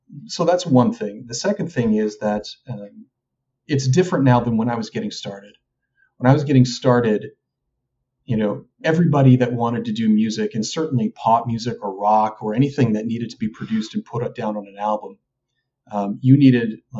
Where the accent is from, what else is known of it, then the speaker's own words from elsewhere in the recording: Canada; I'm Canadian. I've only been an artist in Canada